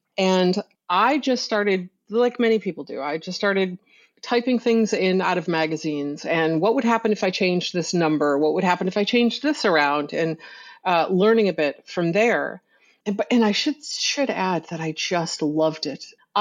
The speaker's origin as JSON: {"language": "English", "town": "Ogdensburg", "region": "New York", "country": "United States", "tie": "born or raised there", "said": "I grew up in Northern New York, I should add, which is Certec, was located in Ogdensburg, New York."}